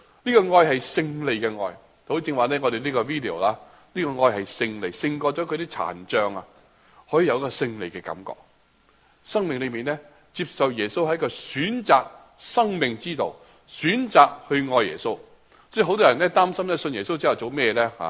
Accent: China; 咁我哋中国人都冇咩庆祝食嘅嘢啦嘛

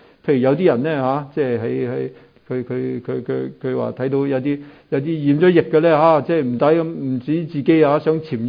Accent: Hong Kong; 我諗正如好似我哋香港人一樣，好多時候喺 home office 喺屋企裏面。

